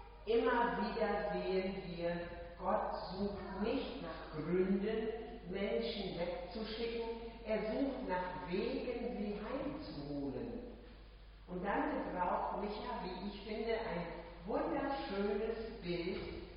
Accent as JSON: {"language": "German", "town": "Hackenmoor", "region": "Lower Saxony", "country": "Germany", "tie": "born there", "said": "Ich stamme gebürtig aus Hackenmoor"}